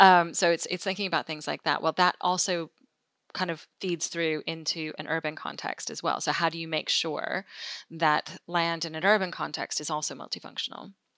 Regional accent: United States; now in England; if people can't tell from the accent, I am not English. I am American, as opposed to Canadian, which is what I often get.

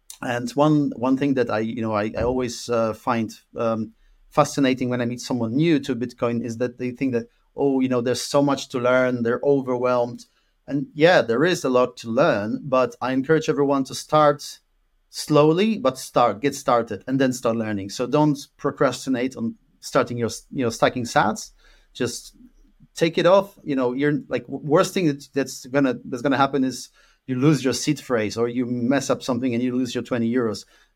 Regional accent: Poland; I'm Polish myself originally, so I grew up in Poland.

